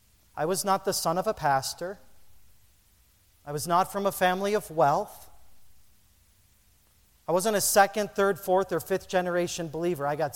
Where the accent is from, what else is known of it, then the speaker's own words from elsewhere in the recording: Michigan, United States; born there; I was born in the Upper Peninsula.